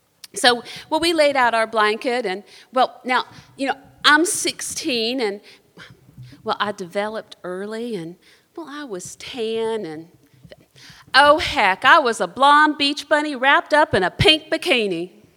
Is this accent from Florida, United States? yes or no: yes; Pensacola, Florida, United States; now in Pittsburgh, United States; You know, I live in Pittsburgh now, but I grew up down in Pensacola.